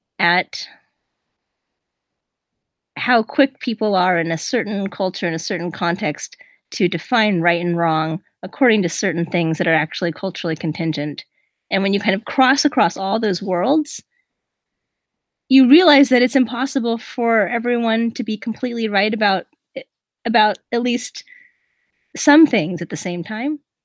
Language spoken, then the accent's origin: English; California, United States; So just to tell you a little bit where I'm coming from, I grew up in Southern California. I was in the same ward, basically, for my first 18 years of life.